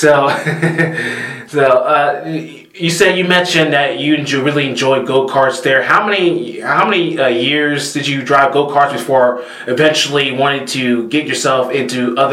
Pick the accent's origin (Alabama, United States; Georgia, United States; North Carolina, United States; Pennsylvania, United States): Georgia, United States; Stockbridge; now I'm originally from the South, state of Georgia, Atlanta, but I was born and raised in Stockbridge, Georgia, which is 30 minutes away from Atlanta.